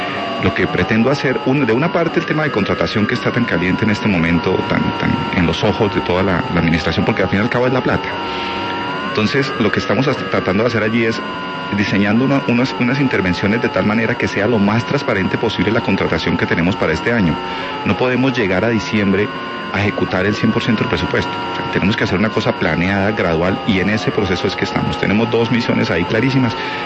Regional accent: Bogotá, Colombia; Ese es un sector que tenemos que proteger como bogotanos.

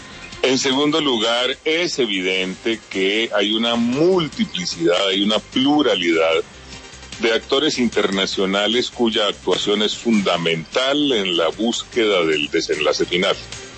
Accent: Colombia; muchos de estos asesinatos que deploramos como colombianos, que deploramos como gobierno

